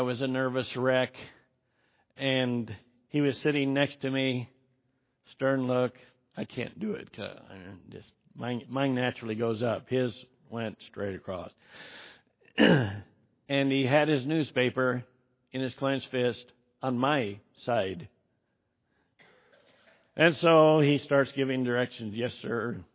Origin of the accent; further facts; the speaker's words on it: Idaho, United States; As most of you know, you will now all know, I grew up in Southwest Idaho.